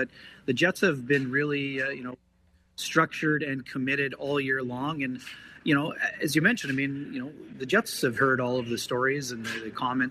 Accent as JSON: {"language": "English", "region": "Western Canada", "country": "Canada", "said": "We are proudly from the West, though."}